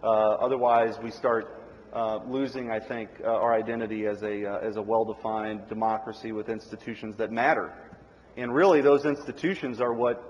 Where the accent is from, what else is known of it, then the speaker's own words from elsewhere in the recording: United States; I mean, to me, as an American, that is one of the greatest moments.